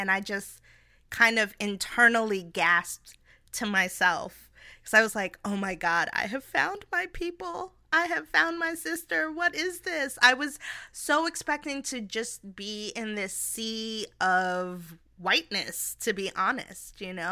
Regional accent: New York, United States; now in Washington, United States; I was born and raised in New York. Sometimes I feel like I rep my city every day, no matter where I am. And I live in D.C. where I work in politics and policy.

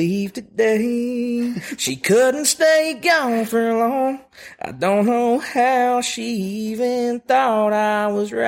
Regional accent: Coleman, Alabama, United States; I was born in Holly Pond over on Turkey Hop. Oh. Or I was born in Coleman, and that's the house that I grew up in since 2006. So I lived there since I was 2.

